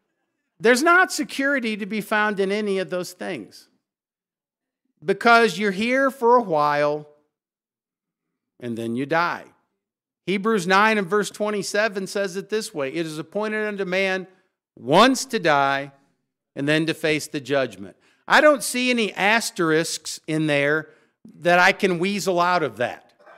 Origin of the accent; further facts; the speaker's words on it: Flint, Michigan, United States; My hometown of Flint, Michigan, serves as a reminder that this world is anything except secure.